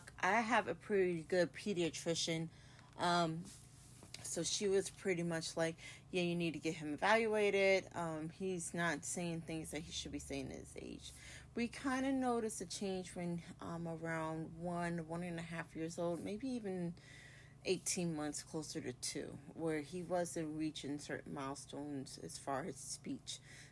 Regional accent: New Jersey, United States; I am from Jersey, the Jersey Shore to be specific.

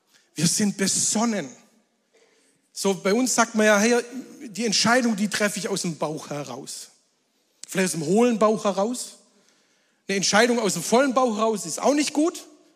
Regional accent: Baden-Württemberg, Germany; Weißt du, denkst du ja dann als Schwabe, es wird nie Bauplatz geben, kannst du nie zu Geld machen.

